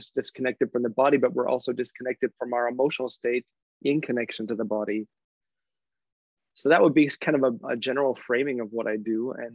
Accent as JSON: {"language": "English", "country": "United States", "moved": "yes", "lives_now": "Germany", "said": "I'm an American, but I live in Germany. I've lived over here for about 20 years, actually."}